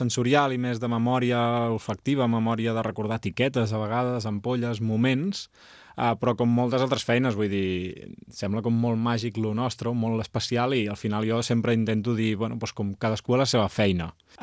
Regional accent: Sant Joan de Mediona, Catalonia, Spain; que jo sóc de Sant Joan de Mediona

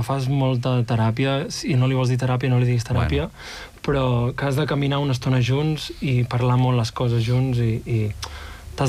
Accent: Navarcles, Catalonia, Spain; also born or lived in Manresa; em sento de Manresa, em sento manresà perquè vaig néixer a Manresa, però quan tenia 5 anys vam anar a viure a Navarcles, que està al costat. És un poble molt petit, però sempre he fet vida a Manresa

